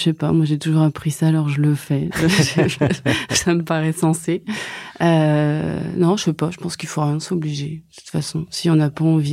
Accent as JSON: {"language": "French", "region": "Brittany", "country": "France", "said": "Je suis bretonne alors. J'ai passé beaucoup de temps sur un bateau."}